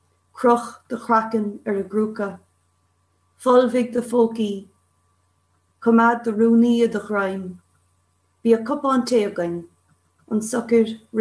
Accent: Cork, Munster, Ireland; So I'm born and bred in Cork City.

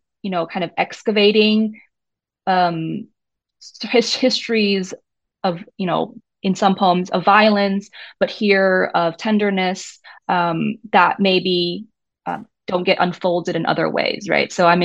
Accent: Hawaii, United States; So I grew up in Hawaii, beautiful island called Paradise

